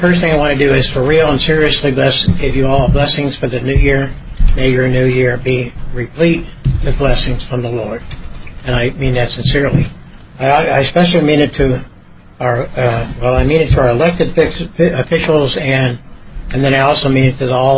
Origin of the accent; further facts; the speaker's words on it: Florida, United States; Now, I'm from Florida, so I want you to know it's a major sacrifice for me to be here this part.